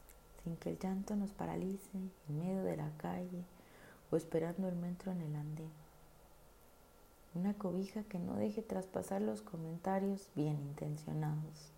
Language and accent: Spanish; Mexico; Como mexicana, los colores importan. Recuerdan a comida, a casa, a familia.